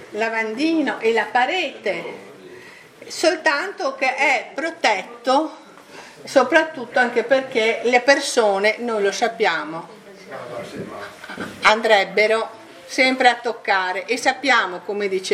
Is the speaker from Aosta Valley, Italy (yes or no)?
no; Venice, Veneto, Italy; noi che siamo veneziani e siamo orgogliosi di esserlo, veneziani città metropolitana